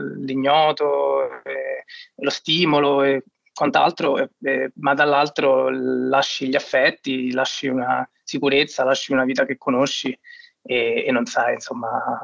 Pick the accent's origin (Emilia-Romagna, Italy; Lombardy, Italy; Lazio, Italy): Lazio, Italy; Rome; Noi veniamo comunque da Roma, dove gli affitti sono abbastanza alti